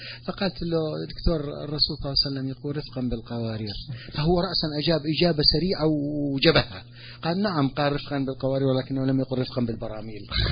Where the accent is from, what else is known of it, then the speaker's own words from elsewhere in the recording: Syria; عندنا في سوريا بلاد الشام